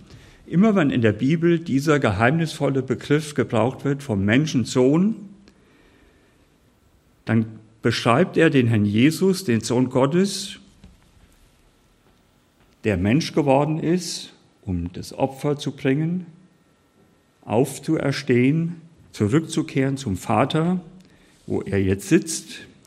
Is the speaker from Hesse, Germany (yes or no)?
yes; Hesse, Germany; Ich als Hesse kenne nur den Hermann in Kassel.